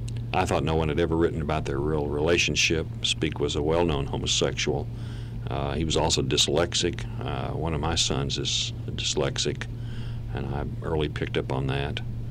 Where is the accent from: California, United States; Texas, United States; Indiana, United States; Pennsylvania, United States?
Texas, United States; moved away as an adult; now in Arkansas, United States; Well, coming to Arkansas, I'm a Texan, you know, and coming to Arkansas 30 years ago has just been so great